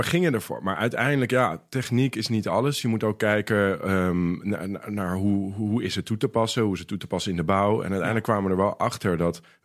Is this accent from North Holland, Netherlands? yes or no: yes; Amsterdam, North Holland, Netherlands; Nou, ik kom uit Amsterdam. Dus het was nu ook een thuiswedstrijd. Ik woon weer in Amsterdam. En ik ben wel een beetje ook in Amsterdam opgegroeid.